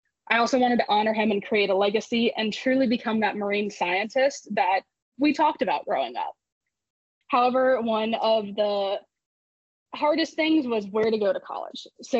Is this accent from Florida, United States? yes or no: yes; Florida, United States; because I grew up in Florida and lived right next to the ocean, but loved my screen time.